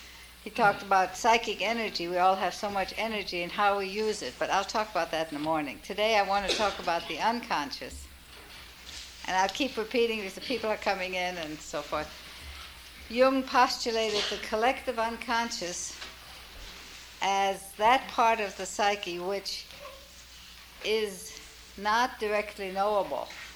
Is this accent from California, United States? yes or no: no; Minneapolis, Minnesota, United States; I come from Minneapolis, and I could take orders for that book.